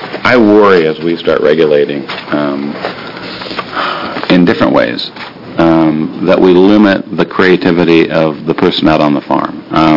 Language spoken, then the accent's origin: English; Port Angeles, Washington, United States; I grew up in Port Angeles in the Squim Valley. It was a very unique place as a kid.